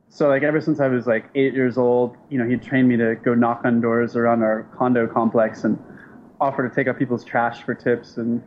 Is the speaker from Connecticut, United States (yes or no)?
no; San Diego, California, United States; I'm from San Diego, which is pretty close to Mexico.